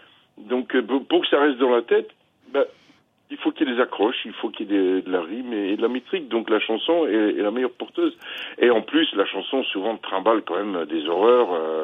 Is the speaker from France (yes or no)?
no; Brussels, Brussels-Capital Region, Belgium; also born or lived in The Hague, Netherlands; Je veux dire, j'ai quitté La Haye, j'avais 6 ans, et j'étais à Bruxelles. Bruxelles m'a un peu, comment dire, identifié